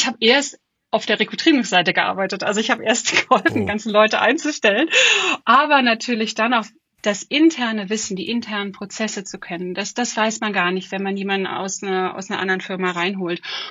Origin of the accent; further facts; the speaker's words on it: Germany; moved away as an adult; also born or lived in Switzerland / South Africa; Ich bin Deutsche. Habe in Konstanz an der Uni Konstanz studiert, habe Information Engineering studiert, habe dann ganz lange im HR-Bereich gearbeitet in der Schweiz, bin dann 2012 nach Südafrika